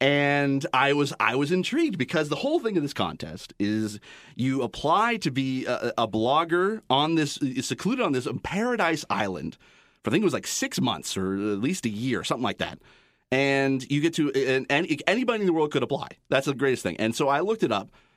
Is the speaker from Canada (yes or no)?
yes; St. Catharines, Ontario, Canada; I grew up in the St. Catharines region, so I understand sort of the small town a little bit mentality.